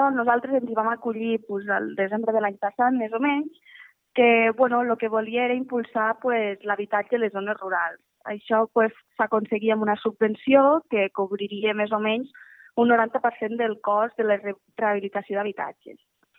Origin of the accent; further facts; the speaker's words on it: Llardecans, Catalonia, Spain; Jo soc de Llardecans, vaig estudiar a l'escola de Llardecans i després sí que el batxillerat vaig anar a Lleida i la universitat també la vaig fer a Lleida, vaig estudiar turisme i després vaig anar a treballar a Barcelona